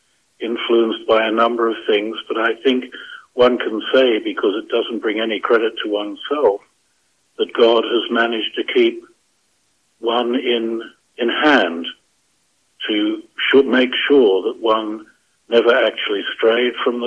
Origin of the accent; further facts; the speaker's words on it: Tasmania, Australia; because I come from Tasmania, which is just a few miles north of the South Pole.